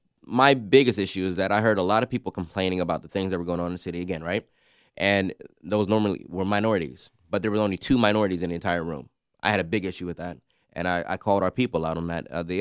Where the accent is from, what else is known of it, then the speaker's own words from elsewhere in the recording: Warren, Ohio, United States; also born or lived in Atlanta / Miami; I am pastor of Faith Christian Community Church, originally I was born and raised in Warren, Ohio, and then I moved to Atlanta, which I'd have my education, my background.